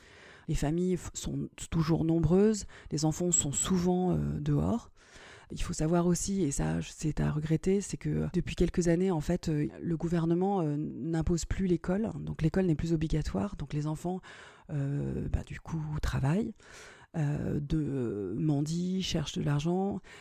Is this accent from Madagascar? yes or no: yes; Madagascar; personne n'était capable de dire que je venais de Madagascar.